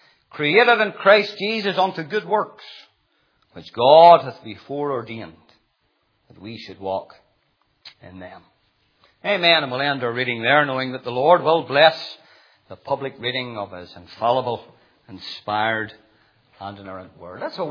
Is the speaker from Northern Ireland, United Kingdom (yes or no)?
yes; Portavogie, Northern Ireland, United Kingdom; I grew up in Portavogie all my life